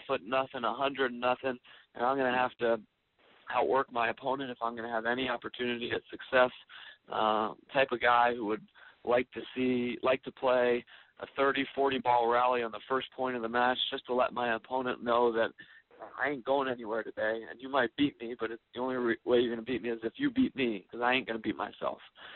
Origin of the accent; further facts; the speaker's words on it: Washington, District of Columbia, United States; I grew up in Washington, D.C., went to a regular high school